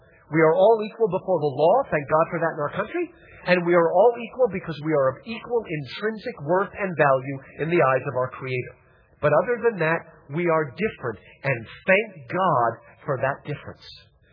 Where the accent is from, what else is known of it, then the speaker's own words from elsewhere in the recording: United States; I'm a Baptist. I'm an American.